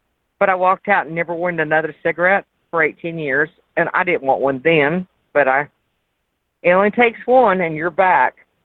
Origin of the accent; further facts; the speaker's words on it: North Carolina, United States; I'm from Western North Carolina.